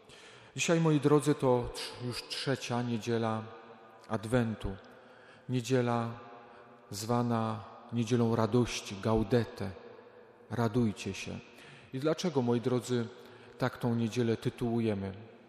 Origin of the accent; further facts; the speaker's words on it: Lesser Poland, Poland; Ja, moi drodzy, pochodzę z gór. Dorastałem, obserwując codziennie trzy korony.